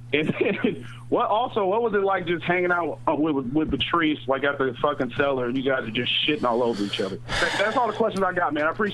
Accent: Tacoma, Washington, United States; I'm from Tacoma, Washington, man. I'm just calling.

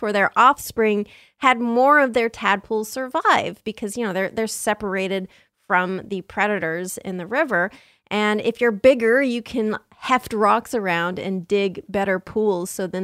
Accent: San Diego, California, United States; Yeah, I grew up in San Diego, so you'd go to the beach and you'd just dig a hole and sit in that hole.

